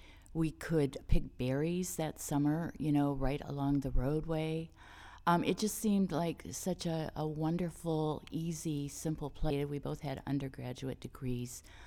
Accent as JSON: {"language": "English", "town": "Windsor", "region": "Ontario", "country": "Canada", "tie": "born there", "also_born_or_lived": "Ecuador / New York / Chicago", "said": "I was born in Windsor, Ontario, in the Great Lakes region, and it was in 1942."}